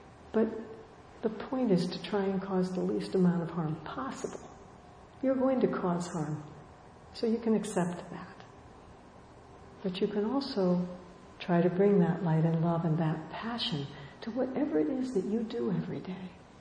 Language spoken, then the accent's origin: English; California, United States; I grew up in Southern California. This was a cycle that repeated itself over and over again.